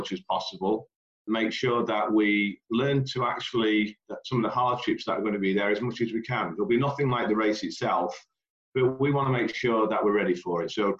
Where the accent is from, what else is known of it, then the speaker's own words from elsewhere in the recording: Telford, West Midlands, United Kingdom; We're the Wrekin rowers because we're all from the Wrekin district in Telford.